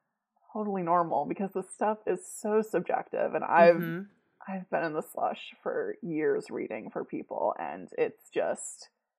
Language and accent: English; Virginia, United States; I grew up in Northern Virginia, so that is familiar territory for me.